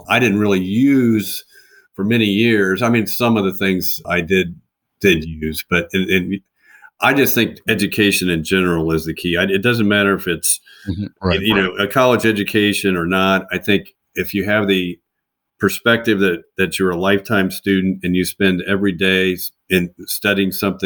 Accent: Prairie Village, Kansas, United States; I'm a local product all the way through. I grew up in Prairie Village, Kansas, went to Shawnee Mission East High School.

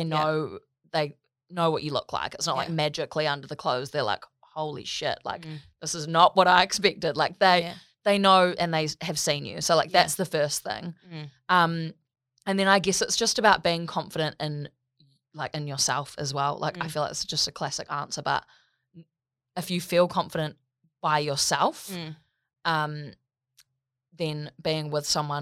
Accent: Gold Coast, Queensland, Australia; born there; I was born on the Gold Coast.

